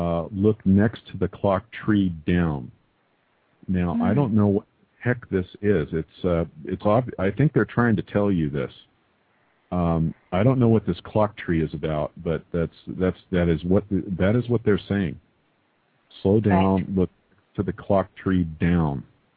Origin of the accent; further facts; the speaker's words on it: Texas, United States; accent: American; I'm half Scottish Islander, so it's. But I'm from Texas, you know. So Texas contaminated with California.